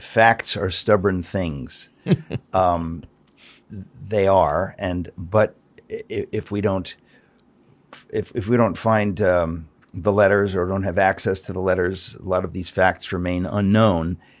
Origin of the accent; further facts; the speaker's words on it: United States; maybe because I'm an American and Americans tend to think so well of Churchill